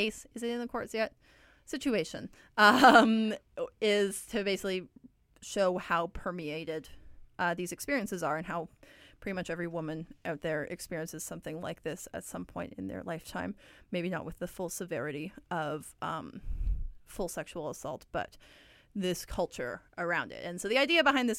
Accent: Calgary, Alberta, Canada; That was the … hailing from my hometown, Calgary, Alberta

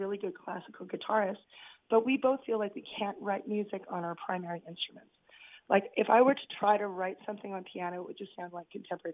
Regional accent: Canada; looking as a Canadian, and my mom is like an immigrant from Germany.

